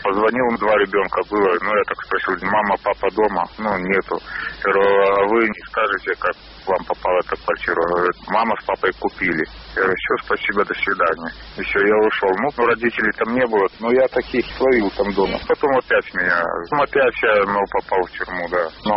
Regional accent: Soligorsk, Minsk Region, Belarus; Ну, я родился сам в Солигорске, да, и вырос, и жил там, вместе с родителями, все.

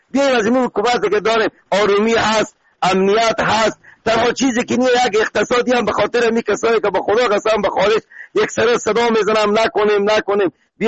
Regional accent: Afghanistan; من تاجیکم، اوغونم باشه، برادر منم، افغان منم

